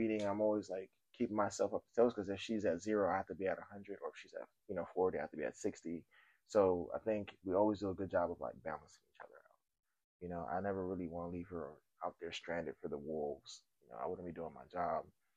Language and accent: English; United States; So customs and, like, traditions were very hard for us because we grew up in America, like, me and my sister.